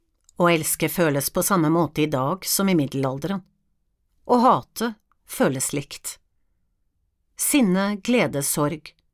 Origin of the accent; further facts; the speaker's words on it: Mo i Rana, Nordland, Norway; Jeg vokste selv opp I Mo I Rana like etter krigen.